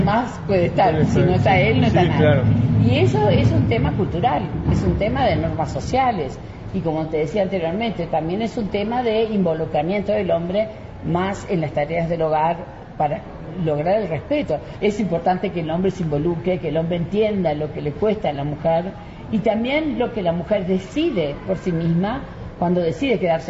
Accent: Uruguay; En mi país eso pasó, generó muchísimos empleos, y bueno, y Uruguay hoy en día cuenta con un sistema nacional de cuidado

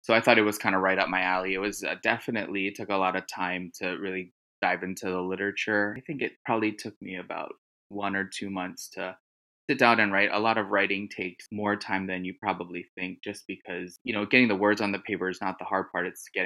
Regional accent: Hawaii, United States; So I grew up in Hawaii and I went to undergrad in Oregon.

